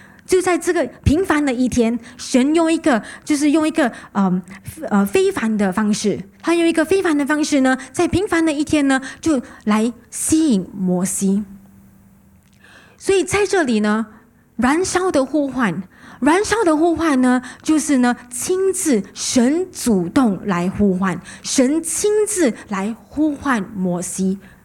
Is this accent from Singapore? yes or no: yes; Singapore; 我们新加坡人都很忙的人哦